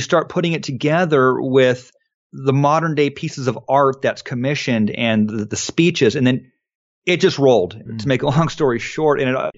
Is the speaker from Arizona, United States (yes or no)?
yes; Phoenix, Arizona, United States; moved away as an adult; It was me growing up in Phoenix. And tell you the truth, there was really no interest in my own town until I moved out of it. And I moved to the western part of the state when I was about 18